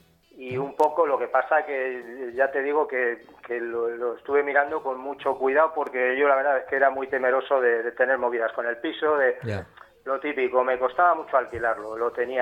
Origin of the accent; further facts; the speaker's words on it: Bilbao, Basque Country, Spain; No, yo somos de Bilbao, venimos de Bilbao.